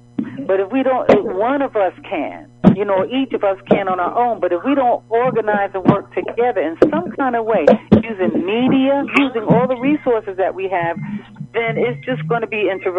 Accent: Brooklyn, New York, United States; I remember I'm from Brooklyn to those block parties, you know, we had a ball

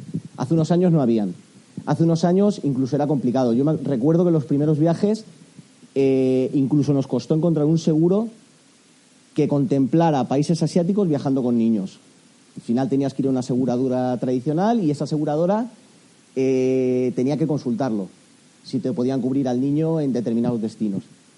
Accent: Alicante, Valencian Community, Spain; somos una familia alicantina con dos niñas que actualmente tienen 12 y 9 años

